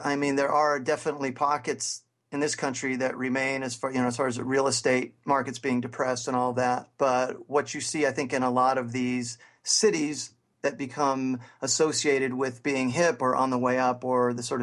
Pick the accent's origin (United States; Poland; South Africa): United States; Juneau, Alaska; No, I grew up in Juneau. I'm from Alaska.